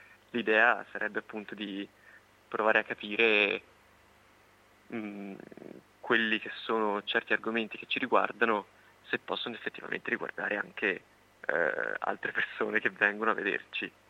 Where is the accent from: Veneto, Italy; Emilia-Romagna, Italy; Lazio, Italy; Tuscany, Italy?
Tuscany, Italy; Livorno; Siamo di Livorno, sì, di teatro